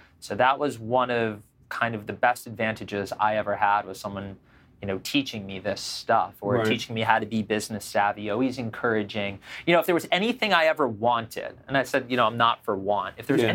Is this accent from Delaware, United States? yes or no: no; Boca Raton, Florida, United States; We grew up in Boca Raton, Florida